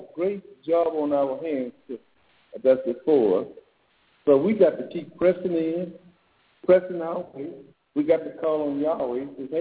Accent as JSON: {"language": "English", "town": "Austin", "region": "Texas", "country": "United States", "moved": "as an adult", "said": "I'm originally from Austin, Texas."}